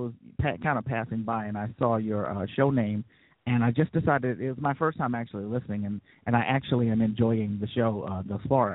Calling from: Illinois, United States; No, I'm actually calling from Illinois.

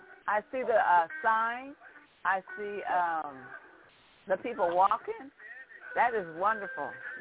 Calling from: Tampa, Florida, United States; No, I'm not. No, I'm in Tampa. I'm in Tampa, Florida.

